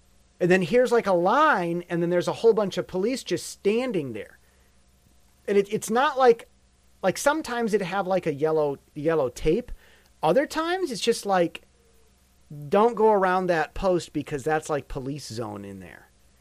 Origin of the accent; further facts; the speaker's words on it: United States; but I, as the American, was sitting there thinking this.